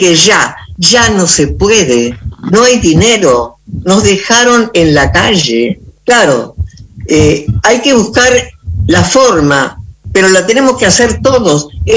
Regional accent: Argentina; soy una argentina

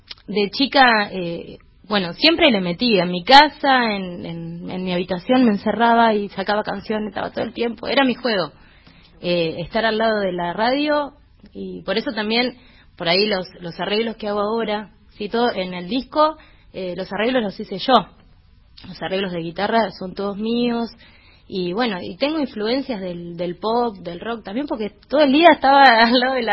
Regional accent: Saladillo, Buenos Aires Province, Argentina; Ya estudié, me recibí y soy de Saladillo.

